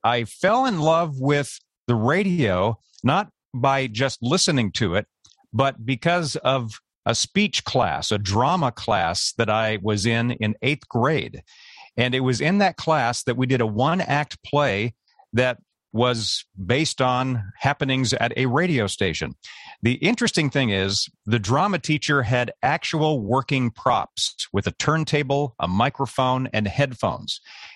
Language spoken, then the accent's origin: English; Seattle, Washington, United States; also born or lived in New York State; I grew up mostly in Seattle. When I was a young tot, we were in New York State, but moved out to the West Coast. And I did most of my growing up in the Seattle, Washington area.